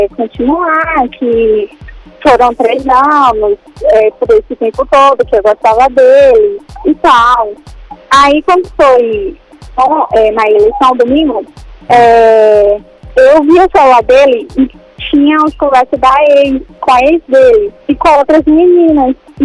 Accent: Feira de Santana, Bahia, Brazil; Eu sou de Feira de Santana, vai.

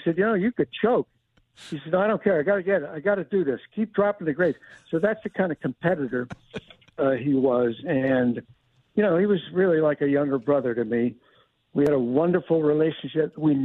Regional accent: Connecticut, United States; I grew up in Connecticut where the wiffle ball was invented

